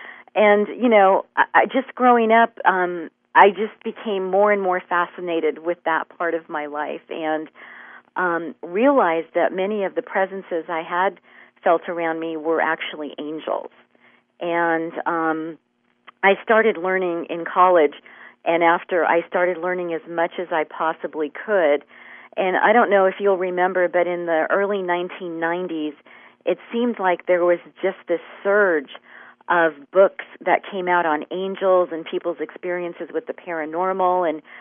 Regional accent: United States; My parents were born and raised in India, and I was actually born and raised here in the States.

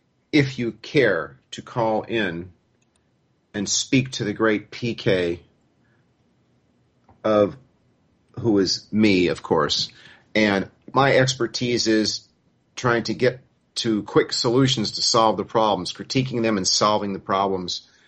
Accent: United States; I like to say in a cheeky way that I'm an American who actually knows world geography and world history.

